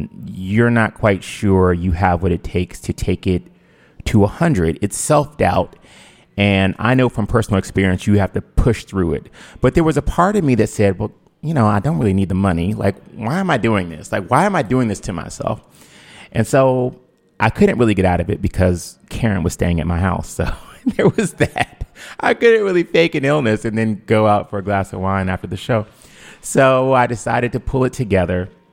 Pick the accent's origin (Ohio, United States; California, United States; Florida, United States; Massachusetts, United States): Ohio, United States; Cleveland; Well, most of you might know that I'm from Cleveland. You know, I was born in Cleveland.